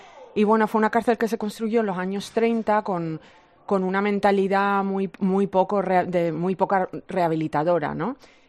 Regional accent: Lanzarote, Canary Islands, Spain; moved away as an adult; now in United States; Soy de Lanzarote, sí.

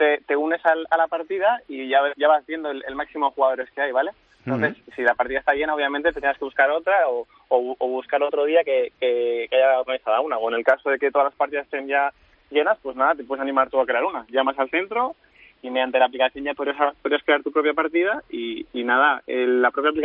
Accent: Basque Country, Spain; Bueno, somos de Irún, de Donosti, y el tercer compañero que también tenemos de Miranda. Pero estudiamos todos en Bilbao

